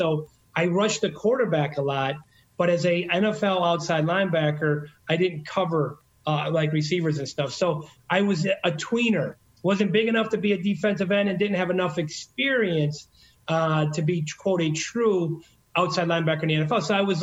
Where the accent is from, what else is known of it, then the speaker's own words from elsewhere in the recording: Detroit, Michigan, United States; I was born in Detroit. He worked in the city for the big three